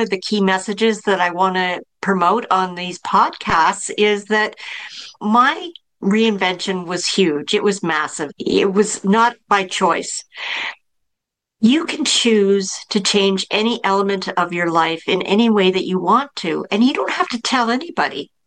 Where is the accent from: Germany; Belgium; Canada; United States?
Canada; because I am from Canada.